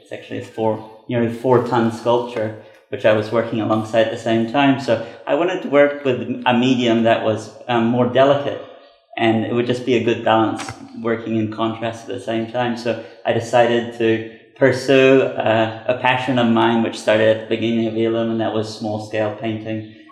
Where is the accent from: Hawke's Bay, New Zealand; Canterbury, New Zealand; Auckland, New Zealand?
Auckland, New Zealand; Takapuna; And our first kind of area that we lived in was Takapuna. It was quite an interesting experience for me growing up in Takapuna in the 90s. That being the North Shore and a beach town city.